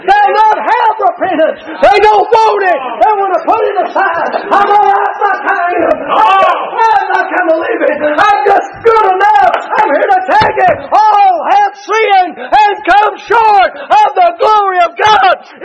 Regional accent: Tennessee, United States; I ain't got a whole lot. I'm just from Tennessee.

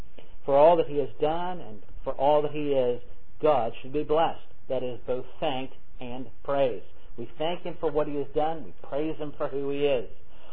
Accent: Cincinnati, Ohio, United States; When I was growing up in Cincinnati in a Presbyterian church there

